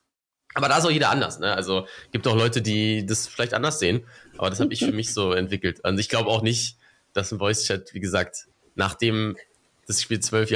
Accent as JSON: {"language": "German", "region": "Berlin", "country": "Germany", "tie": "born or raised there", "said": "Ich bin Berliner, geboren und aufgewachsen. Aber andere Seite. Also ich bin ja jetzt seit 7 Jahren fast Spandauer. Aber ich bin quasi genau auf der anderen Seite aufgewachsen, im östlichsten Osten Berlins. Aber schon immer Berliner."}